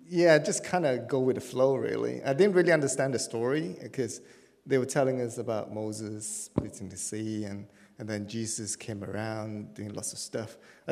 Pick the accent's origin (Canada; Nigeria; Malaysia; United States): Malaysia; Kuala Lumpur; That's where we were born, in the capital city of Kuala Lumpur, or KL.